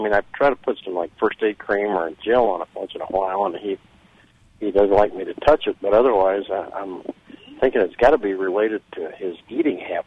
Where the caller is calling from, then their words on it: Charleston, United States; Hi, I'm calling from Charleston.